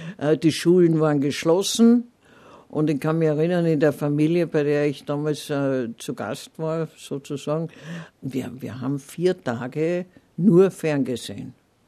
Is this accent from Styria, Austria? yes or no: no; Carinthia, Austria; born there; also born or lived in Vienna; Ich war Jahrzehnte dann in Wien und ja, eigentlich als Kärntnerin geboren.